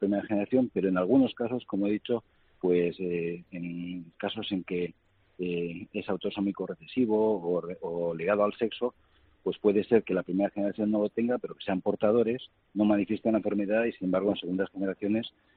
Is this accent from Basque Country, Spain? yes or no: yes; Bilbao, Basque Country, Spain; Buenos días, fenomenal, aquí en mi tierra chica.